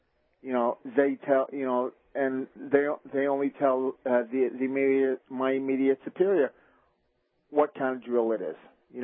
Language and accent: English; England, United Kingdom; now in Quebec, Canada; Being an English guy in Quebec, definitely everything's crazy.